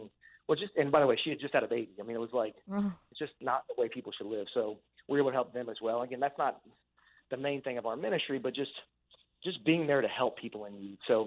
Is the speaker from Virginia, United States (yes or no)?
yes; Virginia Beach, Virginia, United States; born and raised in Virginia Beach, I have six brothers and sisters, and we've been very blessed.